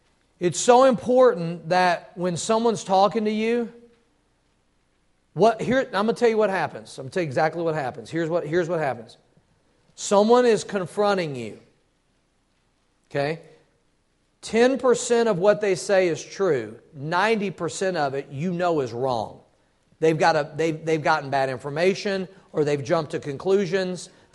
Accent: the South, United States; How that I'm more from the South and I talk a little slower sometimes

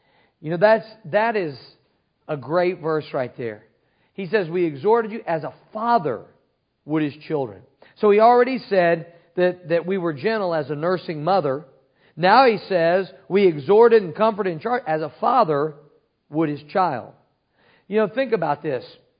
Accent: Cape Girardeau, Missouri, United States; We've got a fella that we're helping out right now that's starting a church in my hometown, Cape Girardeau, Missouri.

